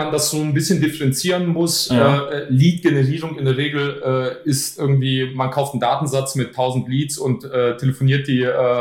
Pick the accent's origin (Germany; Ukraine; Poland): Poland; born there; Also ich bin 1989 in Polen geboren, zu Zeiten des Kommunismus.